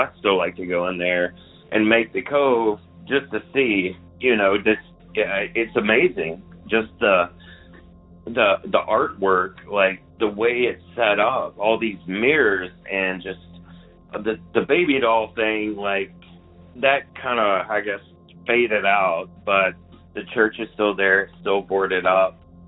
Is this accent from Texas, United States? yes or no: no; Memphis, Tennessee, United States; I am originally from Memphis.